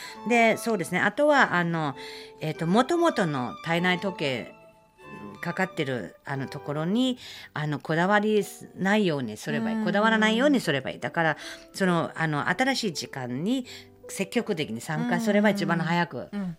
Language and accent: Japanese; Germany; Japanese is a second language; 私ドイツ人なので、その西と東ドイツがあったので、私西ドイツ生まれなので、勉強したのは西ベルリンだから、東ドイツのど真ん中にあったまだ壁の時の西ベルリンだったので